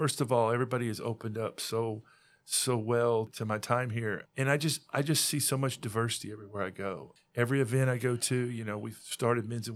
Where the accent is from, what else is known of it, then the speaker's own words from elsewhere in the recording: Texas, United States; I grew up in Texas where our Hispanic was the Mexican Hispanic.